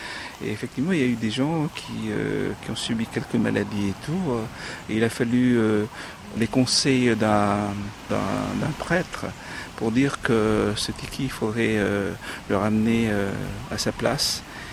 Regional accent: Tahuata, Marquesas Islands, French Polynesia; je viens des Marquises, et plus précisément de l'île de Tawata.

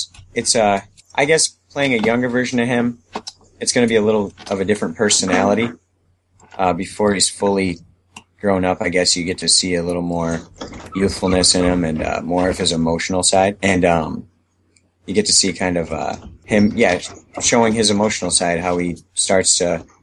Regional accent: United States; I am American, so I don't have an accent.

